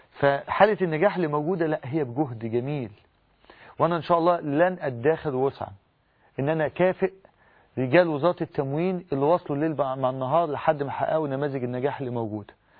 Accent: Egypt; عاوز أقول إن لدينا حلم كنا بنحلمه كمصريين

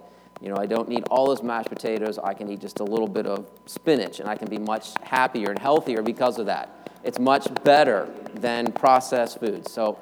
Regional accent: United States; that's what we think, at least I do as an American, you know, then the big fries falling off the plate, right?

